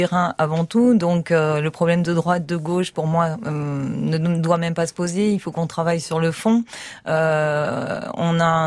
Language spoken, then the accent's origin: French; Villeneuve-Loubet, Provence-Alpes-Côte d'Azur, France; also born or lived in Belgium; je suis née en Belgique en 68, puisque j'ai 50 ans, et j'habite sur Villeneuve-Loubet depuis 1972, donc française, résidente française depuis 1972